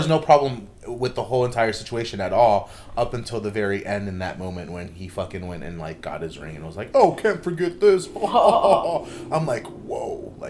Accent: United States; Y'all, I am Mexican American.

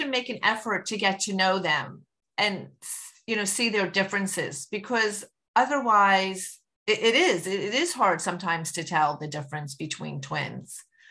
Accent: Short Hills, New Jersey, United States; I'm from Short Hills, New Jersey, and I live with my 2 boys and husband

